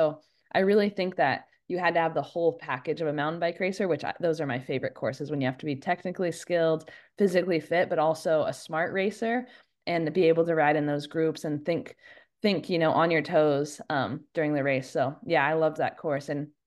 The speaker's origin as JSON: {"language": "English", "town": "Park City", "region": "Utah", "country": "United States", "tie": "born or raised there", "said": "I know I started first grade there. So first grade all the way through Park City High."}